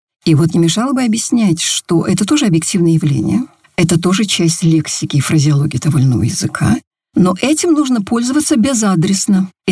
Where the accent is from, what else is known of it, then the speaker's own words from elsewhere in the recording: Caucasus, Russia; born there; first language Kabardian; мой родной язык кабардинский. Я родилась на Кавказе, поэтому мой родной язык кабардинский. И русский язык мой такой же родной язык. То есть это два языка, на которых я говорила изначально. Но с 8 лет я еще заговорила по-английски.